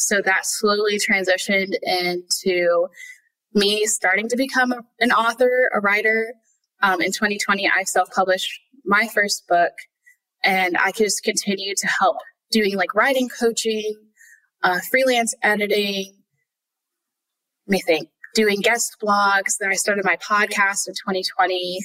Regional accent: Connecticut, United States; now in Texas, United States; So I live in Texas. I'm a mom of 3, 6 and under. I'm originally from Connecticut, hence why I don't have a Texas accent. I'm not from here.

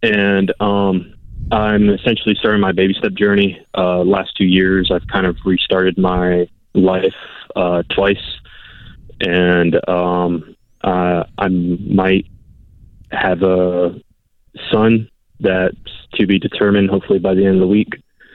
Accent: San Antonio, Texas, United States; Whenever I came to this job, I left my hometown of San Antonio.

